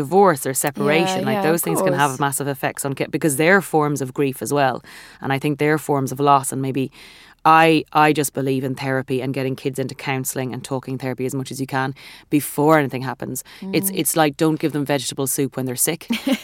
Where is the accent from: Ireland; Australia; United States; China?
Ireland; this is growing up in Catholic Ireland